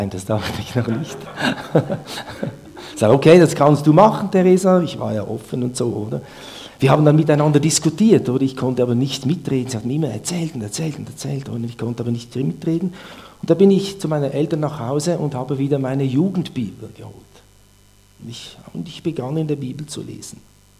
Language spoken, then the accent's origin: German; Nussbaumen, Aargau, Switzerland; Aufgewachsen bin ich in Nussbaumen mit zwei Brüdern.